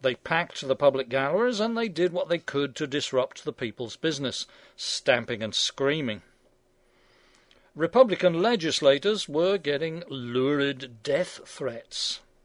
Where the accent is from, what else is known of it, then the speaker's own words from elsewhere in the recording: Wisconsin, United States; I come from Wisconsin.